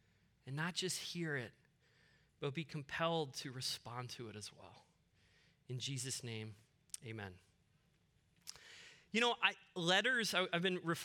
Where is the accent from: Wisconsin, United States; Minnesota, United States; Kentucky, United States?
Minnesota, United States; Waconia; born there; I was born in Waconia Hospital.